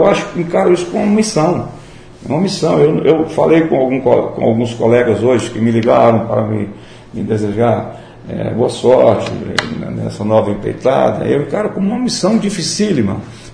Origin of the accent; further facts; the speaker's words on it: Anagé, Bahia, Brazil; Ah, eu sou anagerense, ao contrário do que eles falam. Eu nasci anagé, eu estudei no Colégio Renato Viana